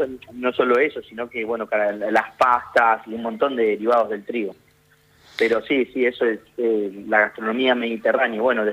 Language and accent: Spanish; Mattaldi, Córdoba, Argentina; Yo soy de Mataldi. Mataldi es un pueblo que se encuentra en el Mataldi.